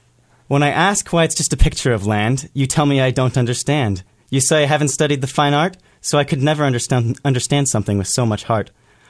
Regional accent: Red Bluff, California, United States; I'm from Red Bluff. I like to go hiking there, too.

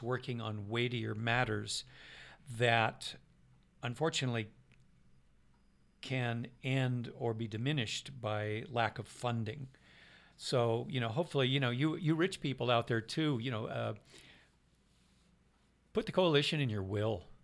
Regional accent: California, United States; And so it was difficult growing up in Shasta County, which was far more racist than it is now.

